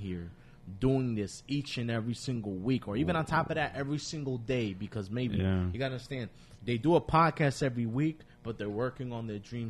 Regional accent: Paterson, New Jersey, United States; So it's like we're from Patterson, and we

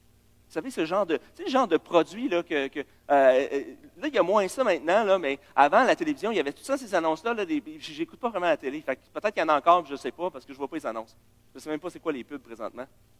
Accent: Quebec City, Quebec, Canada; Moi, je viens de Limoilou, là. Je suis fier de ça.

